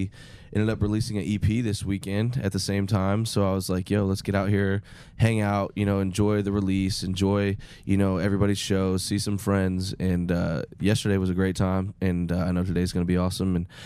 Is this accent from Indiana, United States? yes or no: yes; Terre Haute, Indiana, United States; and I'm from Terre Haute, Indiana, so about 25 minutes from Paris, Illinois.